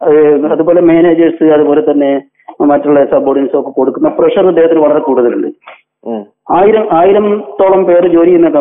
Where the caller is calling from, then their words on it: Abu Dhabi, United Arab Emirates; ഞാനിപ്പോ അബുദാബിന്ന്.